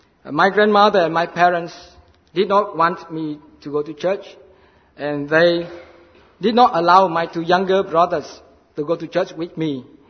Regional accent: Vietnam; I'm from Vietnam

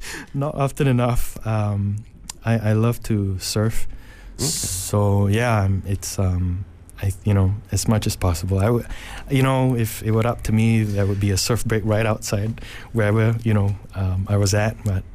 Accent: Malaysia; I do a lot of work in KL, and I'm Malaysian, so I spend a lot of time here

